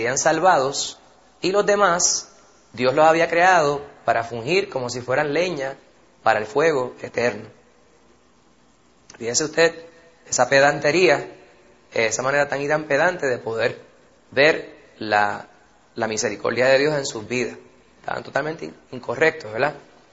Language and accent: Spanish; New York, United States; born there; Yo nací en Nueva York, New Yorkican